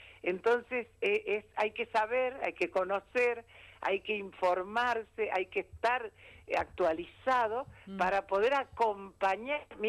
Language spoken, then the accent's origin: Spanish; Villa Carlos Paz, Córdoba, Argentina; also born or lived in Buenos Aires Province; yo me crié en Carlos Paz, nací en la provincia de Buenos Aires, pero me crié en Carlos Paz